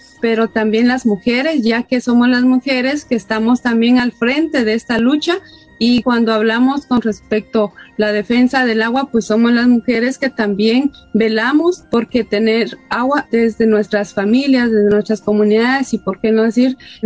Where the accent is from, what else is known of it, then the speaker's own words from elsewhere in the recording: Guatemala; hoy pues nos encontramos acá con un grupo de mujeres de El Salvador, de Nicaragua, Colombia, y yo pues Guatemala